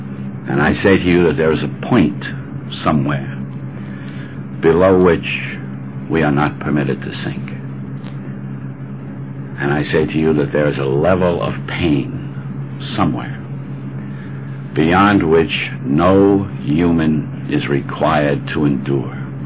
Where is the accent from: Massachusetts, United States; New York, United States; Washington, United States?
New York, United States; Bronx; I grew up in the South Bronx.